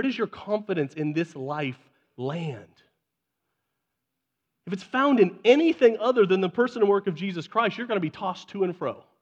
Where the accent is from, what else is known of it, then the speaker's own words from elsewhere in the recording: Nebraska, United States; I am born and bred in Nebraska.